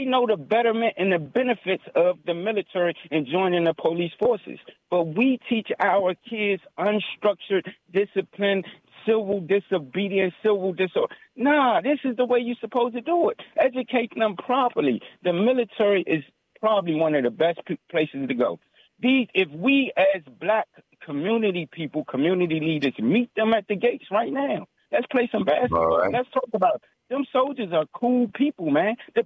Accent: Washington, District of Columbia, United States; When I'm from Ward 8 and Ward 7 east of the river, you know what these youngins is about when the wintertime comes.

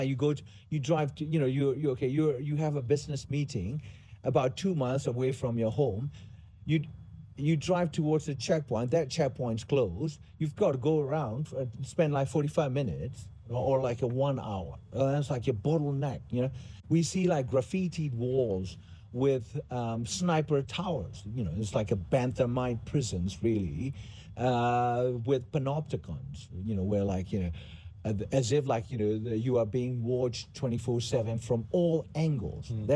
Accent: Myanmar; I came from Burma, or Myanmar, if you want to call it, where we, the Buddhist majority

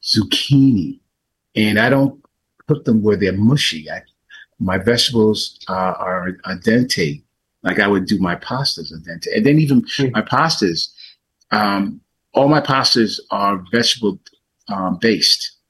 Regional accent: New York, United States; Listen, I'm from New York.

